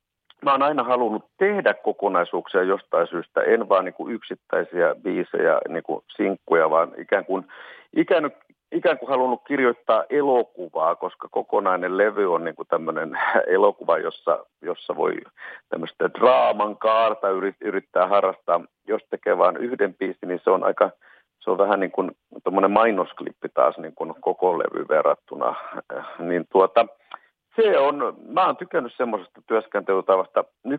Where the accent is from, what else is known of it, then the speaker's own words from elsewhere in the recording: Western Finland, Finland; mistä minä tulen alun perin Länsi-Suomesta